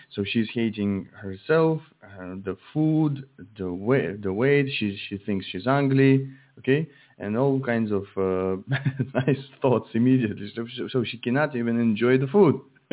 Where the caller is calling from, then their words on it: Russia; I'm calling from Russia, yes.